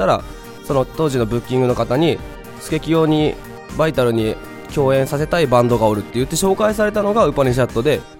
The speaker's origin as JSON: {"language": "Japanese", "region": "Fukuoka", "country": "Japan", "said": "高校の地元福岡の高校の一つ上の"}